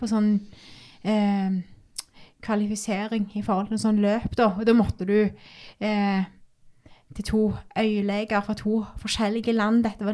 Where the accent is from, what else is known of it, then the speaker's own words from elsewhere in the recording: Tau, Rogaland, Norway; Men hjemme på Tau, der jeg vokst opp og bor ennå, jeg veldig godt kjent, sant?